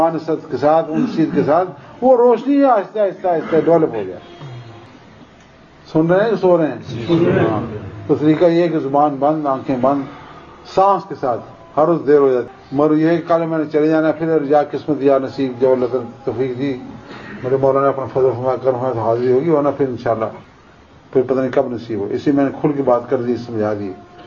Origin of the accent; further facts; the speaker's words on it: Sialkot, Punjab, Pakistan; میں خود سیالکوٹ شہر کا رہنے والا نا، اس لیے میں سیالکوٹ کی بات ڈٹ کے کرتا ہوں.